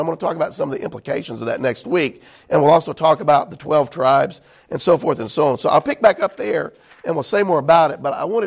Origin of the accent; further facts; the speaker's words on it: Corinth, Mississippi, United States; And again, y'all, I was raised in Corinth, Mississippi.